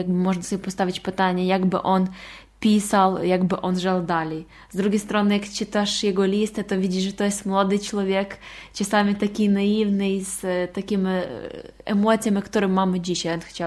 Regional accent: Ukraine; Polish is a second language; Teraz ja jako Ukrainka i też moje najbliższe przyjaciele

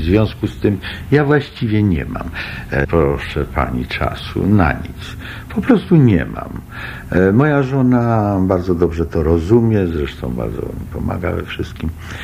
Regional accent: Pidhaitsi, Ternopil Oblast, Ukraine; Ja z Lwowa w stronę Tarnopola. Ja jestem z Podhajec.

